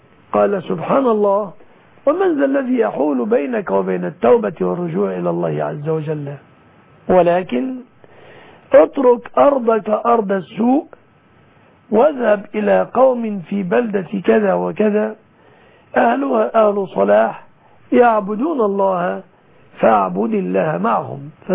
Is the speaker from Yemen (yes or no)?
no; Egypt; أسأل الله أن يحفظ بلادنا مصر